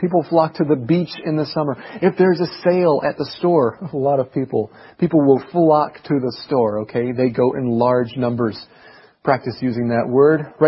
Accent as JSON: {"language": "English", "country": "Taiwan", "tie": "born or raised there", "said": "Actually, I grew up in Taiwan."}